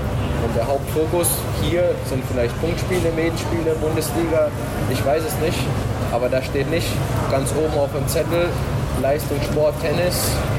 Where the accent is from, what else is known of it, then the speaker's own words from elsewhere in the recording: Germany; Man hat eben auf dem Dorf hier in Deutschland hat man doch noch sehr... Also ich bin aus einer ganz kleinen Stadt, ich komme eben aus dem Dorf, wo kaum Leute wohnen.